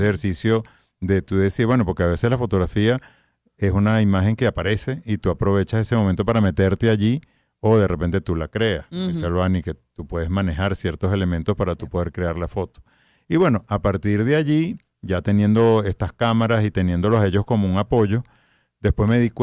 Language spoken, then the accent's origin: Spanish; Coro, Falcón, Venezuela; born there; Yo nací en Coro y mis tíos venían de Italia y montaron los dos primeros fotoestudios allá.